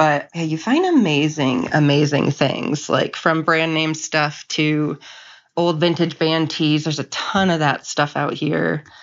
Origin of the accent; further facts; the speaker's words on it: Michigan, United States; everyone, or at least everyone in the Midwest, I'm from Michigan, they like assume that it was super snowy and stuff